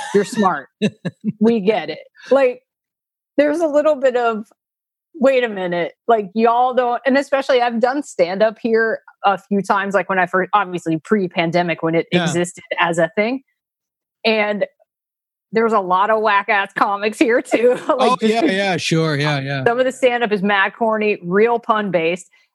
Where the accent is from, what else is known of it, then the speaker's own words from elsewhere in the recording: United States; I just felt ashamed of being American and like trying to hide my accent.